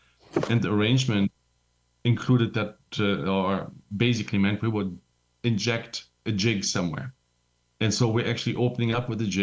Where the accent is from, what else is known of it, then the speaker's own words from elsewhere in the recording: Germany; now in Saskatchewan, Canada; We're from the prairies. I mean, I was born and raised in Germany, but I've been living in the prairies for over 30 years. And I feel like I am from Saskatchewan.